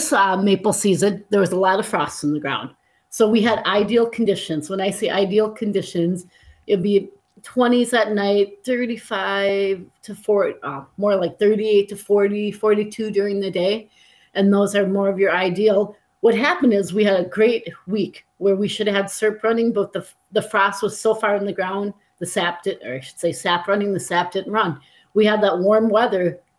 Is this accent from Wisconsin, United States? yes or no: yes; Green Bay, Wisconsin, United States; I'm from the Green Bay area